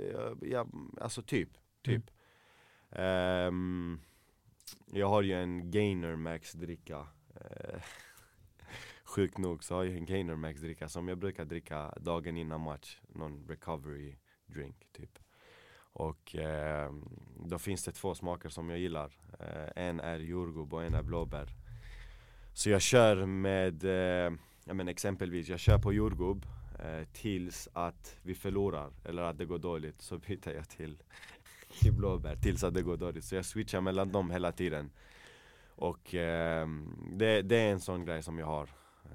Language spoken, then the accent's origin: Swedish; Malmö, Skåne, Sweden; now in Landskrona, Sweden; Nej, men jag är ju född och uppväxt i Malmö, så man känner en del människor som man kallar för vänner.